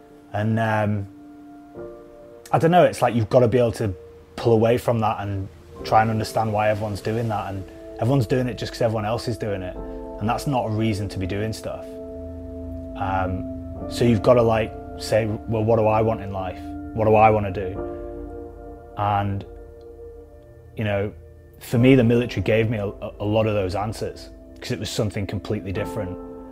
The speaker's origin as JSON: {"language": "English", "town": "Preston", "region": "North West England", "country": "United Kingdom", "said": "ex-Special Forces, ex-SAS, and I come from Preston."}